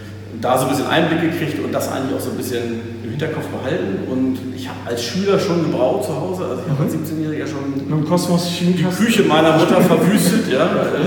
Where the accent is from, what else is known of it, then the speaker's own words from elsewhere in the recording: Northern Germany, Germany; Als Norddeutscher ist es doch anders.